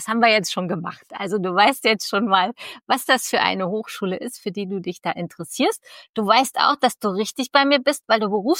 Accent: Kassel, Hesse, Germany; Ich komme aus Kassel

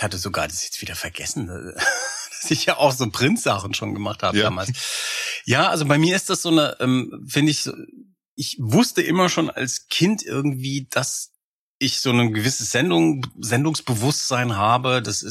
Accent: Frankfurt am Main, Hesse, Germany; als ich dann schon studierte in Frankfurt am Main, in meiner Heimatstadt

